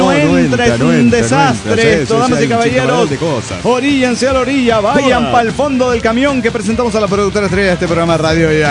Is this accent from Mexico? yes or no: yes; Villahermosa, Tabasco, Mexico; de Villahermosa, Tabasco, México.